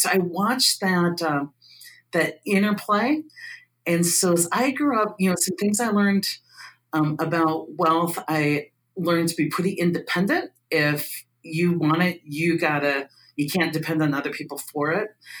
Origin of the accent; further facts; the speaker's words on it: Iowa, United States; I grew up in a very small town in Iowa, about 800 people.